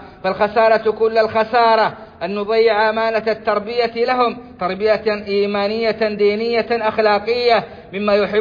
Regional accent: Saudi Arabia; اللهم أدم على بلادنا السعودية أمنها وإيمانها

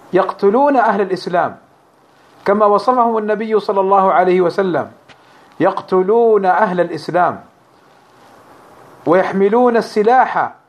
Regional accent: Saudi Arabia; عندنا في المملكة العربية السعودية

